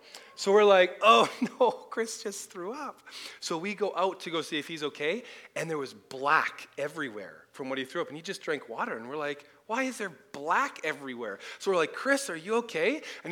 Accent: British Columbia, Canada; We hail from the Lower Rainland, so it's nice to be up in sunny Okanagan for a little bit, anyways.

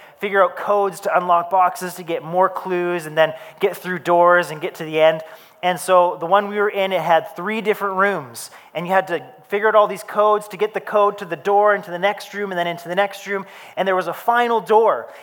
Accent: Victoria, British Columbia, Canada; Growing up in Victoria on Vancouver Island, we were always warned that one day the big one would come.

